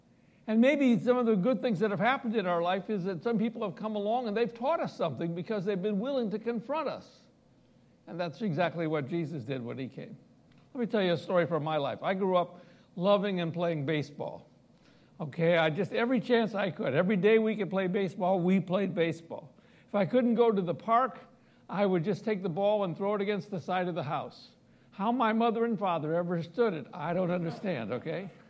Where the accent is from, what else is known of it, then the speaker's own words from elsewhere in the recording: Midwest, United States; accent: Midwestern; They certainly can pick up my Midwestern accent all the time.